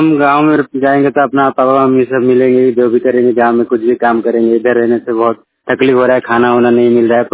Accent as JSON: {"language": "Hindi", "region": "Odisha", "country": "India", "said": "मैं उड़ीसा का रहने वाला हूँ।"}